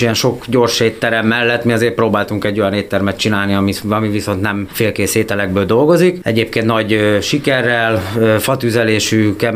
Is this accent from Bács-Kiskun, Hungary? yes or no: yes; Bács-Kiskun, Hungary; Én igazából Baja mellől származom, úgyhogy én onnan járok ide át minden nap